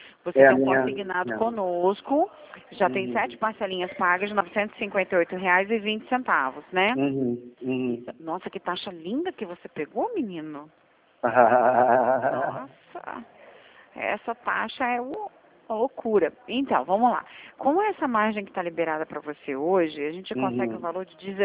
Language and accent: Portuguese; Espírito Santo, Brazil; É que eu sou capixaba, né?